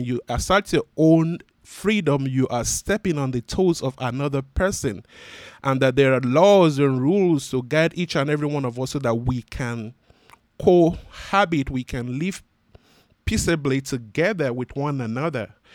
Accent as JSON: {"language": "English", "country": "Nigeria", "lives_now": "United States", "said": "I'm originally from Nigeria. I've been a U.S. citizen now for over 8 years, going to 9 years."}